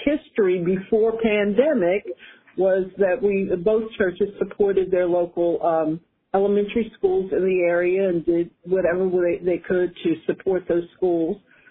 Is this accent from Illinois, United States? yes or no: no; Catonsville, Maryland, United States; now in Baltimore, United States; I would like preferably say I'm from Maryland. Grew up in Catonsville and Howard County